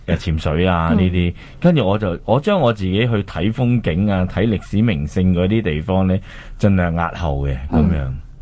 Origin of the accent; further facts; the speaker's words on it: Hong Kong; 我哋香港人或者大部分都市人